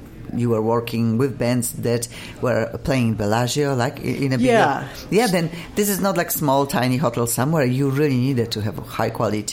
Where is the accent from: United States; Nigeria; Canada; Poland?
Poland; moved away as an adult; when I was straight from Poland, oh my gosh, spending even $5-7, I cried when I lost.